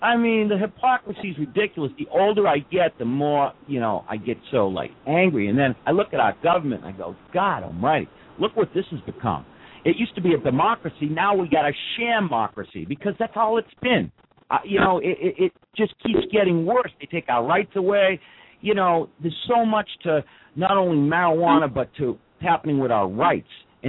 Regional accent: Boston, Massachusetts, United States; accent: Boston; Now you hear my Boston accent.

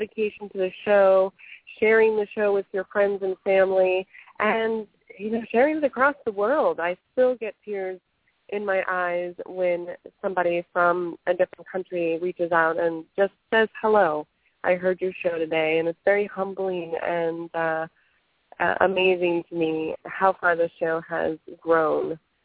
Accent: Florida, United States; coming to the crux of my battle with trying to relocate to my home state of Florida.

